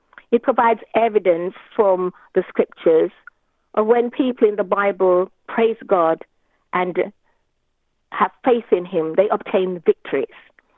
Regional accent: Kingston, Kingston Parish, Jamaica; born there; moved away as an adult; Well, I was born in Kingston, Jamaica. That's in the West Indies.

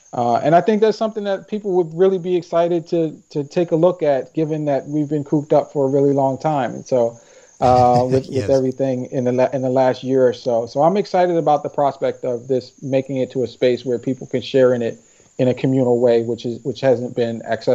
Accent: Philadelphia, Pennsylvania, United States; also born or lived in Camden, New Jersey; You know, I'm from Philadelphia. I grew up partially in Camden, New Jersey.

